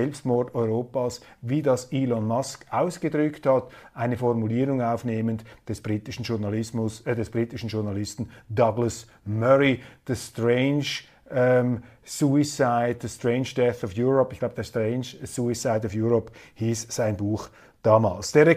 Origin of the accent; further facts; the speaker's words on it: Switzerland; Und hier sage ich als Schweizer von außen betrachtet